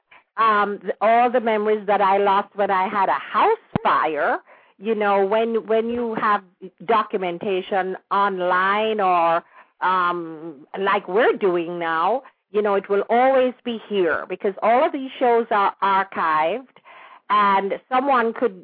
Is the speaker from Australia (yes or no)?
no; Jamaica; Actually, I'm a Jamaican, and a lot of the our listeners are Jamaicans